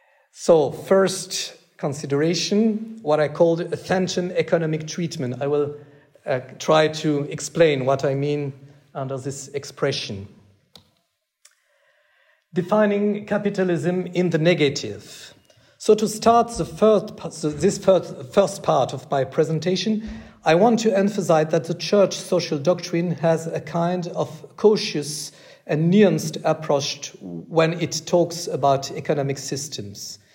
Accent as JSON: {"language": "English", "country": "France", "accent": "French", "second_language": "English", "said": "And you understand my bad English? My French accent is not a problem."}